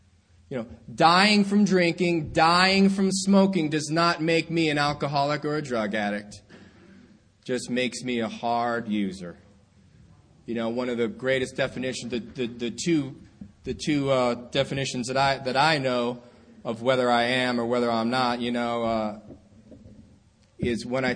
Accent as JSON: {"language": "English", "town": "Mahwah", "region": "New Jersey", "country": "United States", "tie": "born or raised there", "also_born_or_lived": "Garden City, Long Island", "said": "I was born in Garden City, Long Island, New York. I was raised in a small town in New Jersey called Mahwah, which is about 25 miles northwest of Manhattan. Grew up there from the age of 5 to 24"}